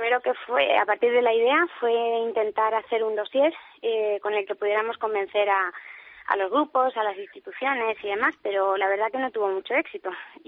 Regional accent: Granada, Andalusia, Spain; now in Madrid, Spain; nosotros somos de Granada, pero la productora y nuestra residencia está en Madrid

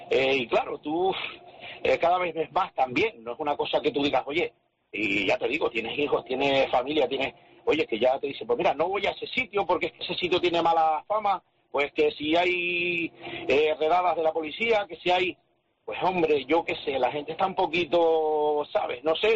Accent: Buenavista del Norte, Canary Islands, Spain; Yo soy de Cuna, de Buenavista

